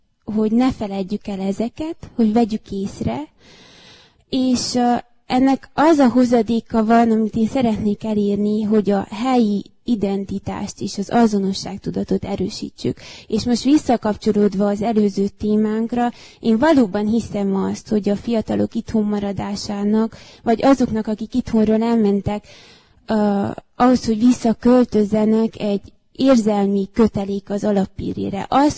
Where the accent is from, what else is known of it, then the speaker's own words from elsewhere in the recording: Sânsimion, Harghita, Romania; Csíkszentsimon számomra egyrészt ugye szülőfalum